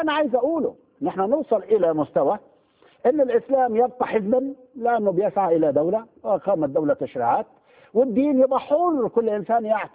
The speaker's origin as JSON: {"language": "Arabic", "country": "Egypt", "said": "بالبلدي عندنا في مصر."}